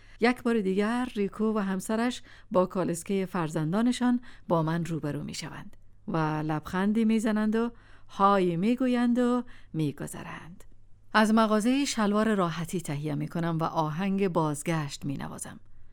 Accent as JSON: {"language": "Persian", "country": "Afghanistan", "said": "وقتی فهمید که از افغانستان آمدم،"}